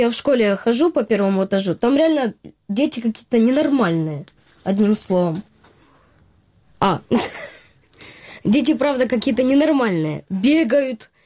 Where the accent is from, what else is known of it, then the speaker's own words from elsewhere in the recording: Kramatorsk, Donetsk Oblast, Ukraine; Это мой родной город.